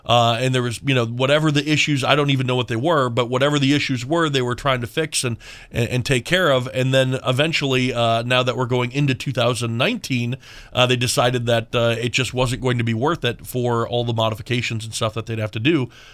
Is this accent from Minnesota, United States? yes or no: yes; Minnesota, United States; I'm from Minnesota, so I grew up with ice skates